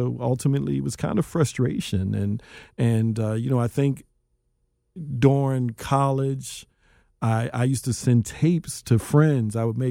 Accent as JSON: {"language": "English", "town": "Philadelphia", "region": "Pennsylvania", "country": "United States", "tie": "born or raised there", "said": "Growing up in North Philadelphia, walking distance to Temple University's campus"}